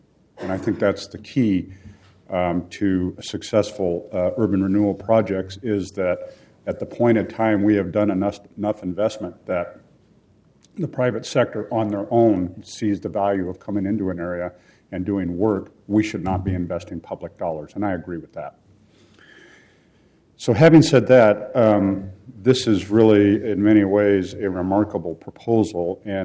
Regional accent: Portland, Oregon, United States; Having been born and raised in Portland and actually worked at Blitz Weinhard when I went to Portland State

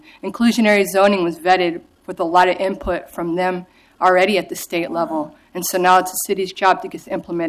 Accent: Portland, Oregon, United States; now in Vancouver, United States; I grew up in Northeast Portland since 78.

